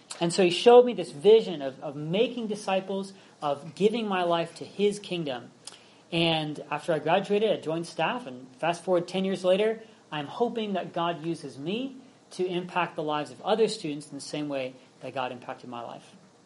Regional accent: Pennsylvania, United States; That's my hometown, my alma mater.

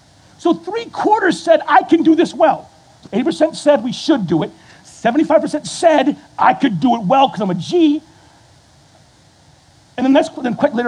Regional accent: Flint, Michigan, United States; Like, I come from Flint. You never give your name to the cops when you're in Flint. Never.

